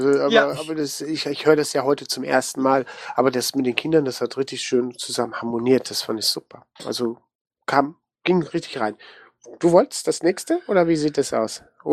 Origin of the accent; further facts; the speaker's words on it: Germany; Ich bin selber Deutscher.